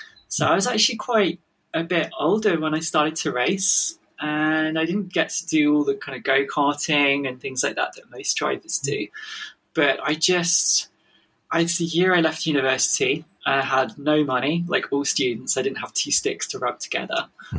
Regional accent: Leicester, East Midlands, United Kingdom; accent: English; Yeah, England is cold and grey at the moment, but I guess having an English accent. People sometimes think I'm Australian when I've noticed that on YouTube comments, but I'm not. I'm English.

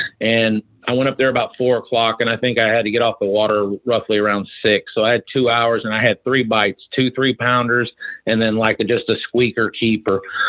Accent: Texas, United States; I'm from Texas and it was 105 degrees and a 90% humidity

